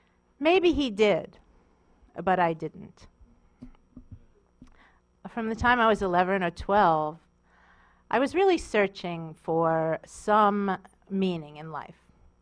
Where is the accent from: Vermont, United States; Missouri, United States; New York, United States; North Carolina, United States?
New York, United States; Long Island; I grew up on Long Island in the 1970s